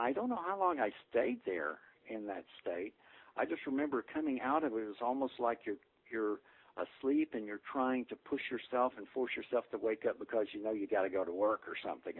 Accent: Tennessee, United States; I happened to be back in my home state of Tennessee at the time.

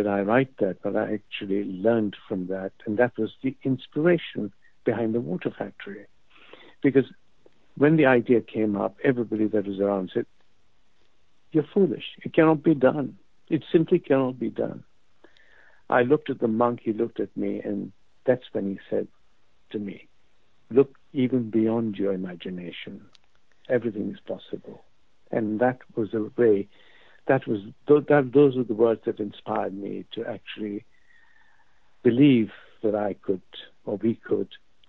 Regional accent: Pakistan; moved away as an adult; now in London, United Kingdom; Well, I mean, I grew up in Pakistan until I was 19. I came to London

